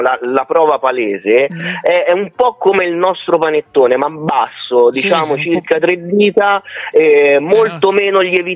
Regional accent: Rome, Lazio, Italy; Io sono originario di Roma, sì, io sono nato e cresciuto a Roma in un quartiere periferico

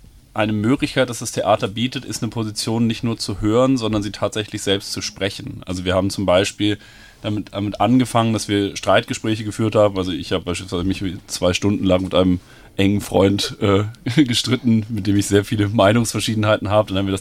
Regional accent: Brazil; Ich bin in Brasilien aufgewachsen und war jetzt viel da in den letzten Jahren

